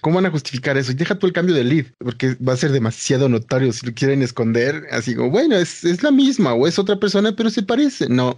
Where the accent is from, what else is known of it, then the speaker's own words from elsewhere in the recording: Lebanon; Sí, comida libanesa, ya ven que yo soy libanés, entonces comida libanesa de la buena.